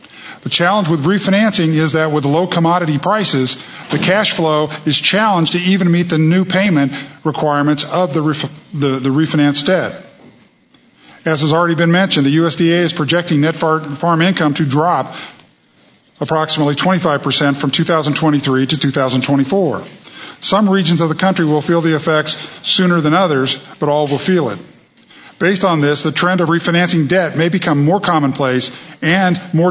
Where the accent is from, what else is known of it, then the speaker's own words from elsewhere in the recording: Iowa, United States; I was raised in Iowa, and like many ag bankers across this country, I grew up watching, learning, and working for family and friends who were farmers and ranchers.